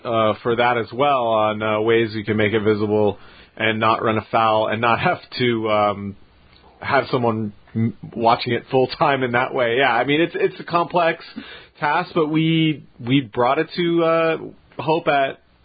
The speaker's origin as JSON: {"language": "English", "country": "United States", "said": "And relax. I'm from Washington."}